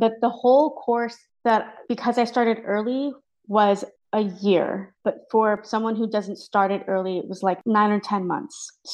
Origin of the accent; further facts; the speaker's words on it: Ashland, Oregon, United States; I moved from Ashland, Oregon, Southern Oregon.